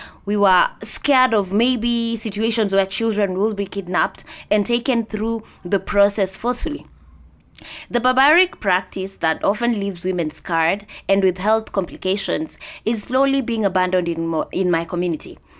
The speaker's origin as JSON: {"language": "English", "country": "Kenya", "said": "today we discuss the rites of passage in the African continent. As a Kenyan, one of my favorite classes during social studies lessons during basic education was the concept of rites of passage."}